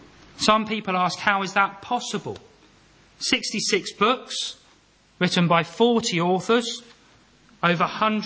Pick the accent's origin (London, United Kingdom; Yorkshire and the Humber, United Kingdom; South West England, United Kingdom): London, United Kingdom; back in my hometown of London.